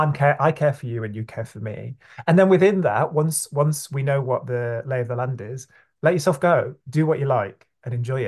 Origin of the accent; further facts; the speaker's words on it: Stockport, North West England, United Kingdom; I grew up in Stockport, South Manchester, so close to Manchester's gay village. You know, I grew up with an imperfect but thriving queer community.